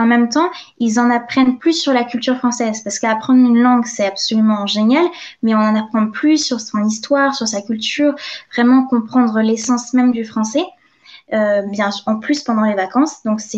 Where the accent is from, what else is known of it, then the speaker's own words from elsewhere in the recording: France; du coup j'habite en France, je suis française